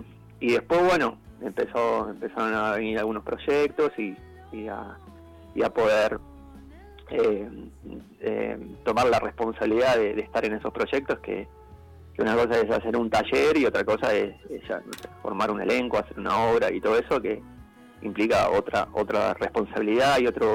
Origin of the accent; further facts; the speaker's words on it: Buenos Aires Province, Argentina; now in La Pampa, Argentina; Y si bien no soy pampeano, soy bonaerense, hace ya más o menos 25 años que vivo acá en La Pampa, por ahí.